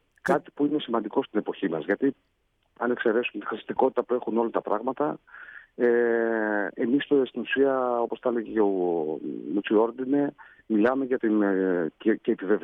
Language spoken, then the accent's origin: Greek; Ioannina, Epirus, Greece; Εγώ μεγάλωσα στα Γιάννενα και αγαπάω πάρα πολύ τον τόπο μου.